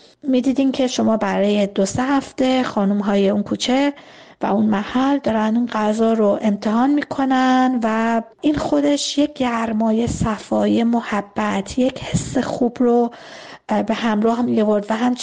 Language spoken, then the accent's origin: Persian; Abadan, Khuzestan, Iran; در زادگاه بچگیم زمانی که من بسیار کوچک بودم در شهر آبادان،